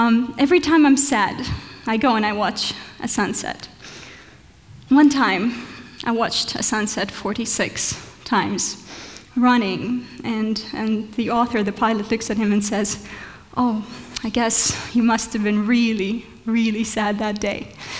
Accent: Russia; English is a second language; I do come from Russia. I grew up in Russia.

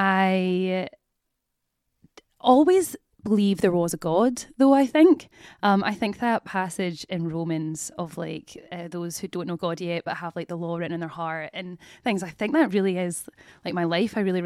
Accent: Glasgow, Scotland, United Kingdom; Yeah, I grew up in Glasgow. Grew up on the south side of Glasgow, went to uni in Glasgow. I went to Strathclyde, studied chemistry here. So yeah, kind of Glasgow born and raised. Have left Scotland, left Glasgow for a few years.

